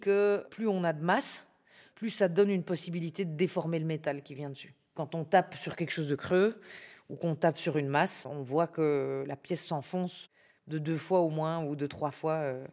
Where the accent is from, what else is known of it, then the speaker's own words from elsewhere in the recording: Ornans, Bourgogne-Franche-Comté, France; now in Brussels, Belgium; 40 ans, j'habite à Bruxelles depuis 18 ans. J'ai grandi à Ornan, dans un village de Franche-Comté.